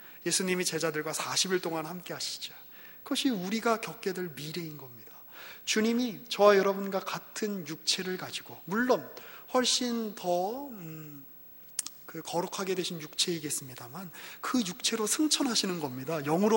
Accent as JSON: {"language": "Korean", "country": "South Korea", "tie": "born or raised there", "also_born_or_lived": "China", "said": "뭐 그 도시도 이제 꽤 중국 사람들한테는 되게 좋아하는 도시였습니다만 저의 고향인 한국과 비교해 봤을 때 그 굉장히 이제 비교되는 것이 굉장히 많이 있었습니다."}